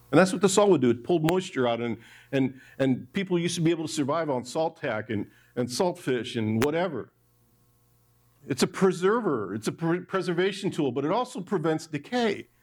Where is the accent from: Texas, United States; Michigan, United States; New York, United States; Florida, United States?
Michigan, United States; I grew up in Michigan. Some of the most beautiful lighthouses in the world are in Michigan.